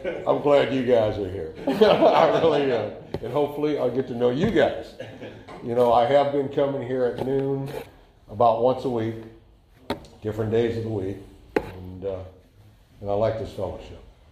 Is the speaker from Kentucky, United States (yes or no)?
no; Berkeley, California, United States; I grew up in West Berkeley, rougher part of town, and my dad left when I was 2 years old.